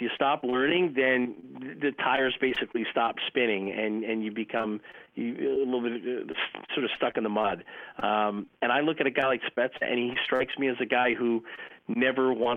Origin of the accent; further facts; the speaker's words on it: Ottawa, Ontario, Canada; I was born in Ottawa, grew up a Maple Leaf fan in Ottawa